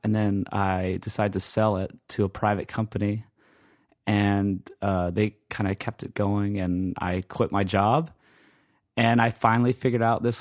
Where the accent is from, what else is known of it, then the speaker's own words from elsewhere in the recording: Hawaii, United States; now in Los Angeles, United States; Yeah, sure. I grew up in Hawaii, so that was interesting.